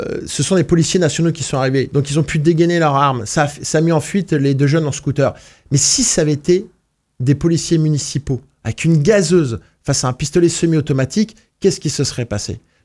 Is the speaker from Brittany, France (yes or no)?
yes; Rennes, Brittany, France; je suis rennais, breton